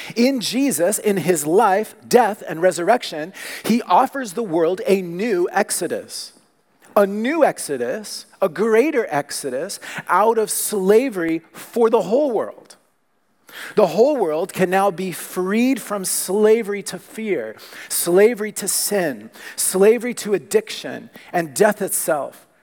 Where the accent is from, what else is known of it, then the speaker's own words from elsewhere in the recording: Texas, United States; born there; But when I was apparently 2 years old, living in Texas, I was born in Texas, so I was at a lake in Texas